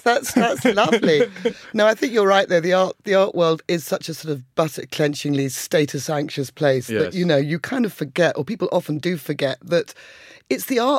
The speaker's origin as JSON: {"language": "English", "town": "Colchester", "region": "East of England", "country": "United Kingdom", "said": "I mean, I came from Essex girl, me."}